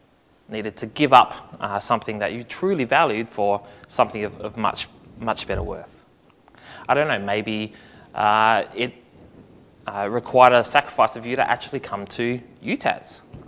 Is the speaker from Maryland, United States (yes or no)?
yes; Maryland, United States; I grew up on the Eastern Shore. I am an Eastern Shore boy